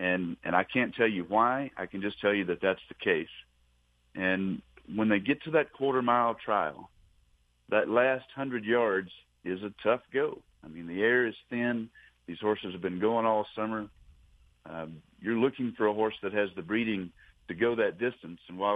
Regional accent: Texas, United States; it's a travesty in Texas, and I can say that because I am a Texan.

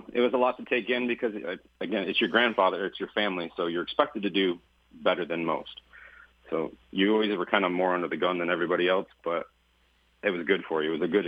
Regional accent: New York, United States; I'm from Finger Lakes

